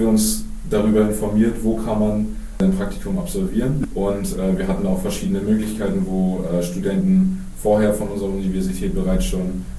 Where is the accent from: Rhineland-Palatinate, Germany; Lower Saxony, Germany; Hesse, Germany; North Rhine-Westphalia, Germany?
Lower Saxony, Germany; Oldenburg; born there; Also ich bin gebürtiger Oldenburger, in Oldenburg geboren, aber lebe in Ocholt-Westerstede, also hier 20 Minuten entfernt.